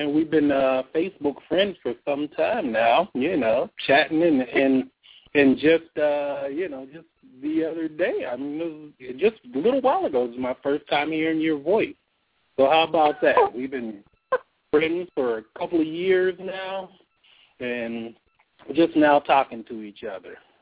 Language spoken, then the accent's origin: English; Pittsburgh, Pennsylvania, United States; I grew up in Pittsburgh, Pennsylvania.